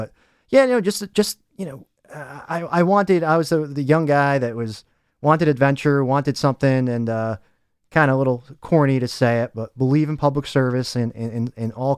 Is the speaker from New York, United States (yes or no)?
yes; Staten Island, New York, United States; moved away as an adult; also born or lived in Hawaii / Tennessee / Georgia; I grew up in Staten Island, New York at the time and moved to all over the country because I served in the Army for about a decade of my life on the active duty side.